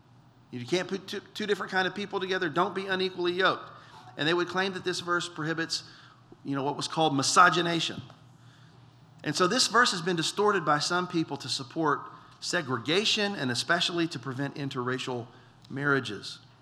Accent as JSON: {"language": "English", "region": "Deep South", "country": "United States", "tie": "born or raised there", "said": "I grew up in the Deep South"}